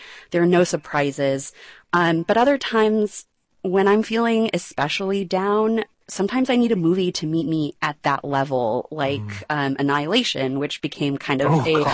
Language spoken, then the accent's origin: English; California, United States; I grew up in California, so I very much romanticize that image of East Coast fall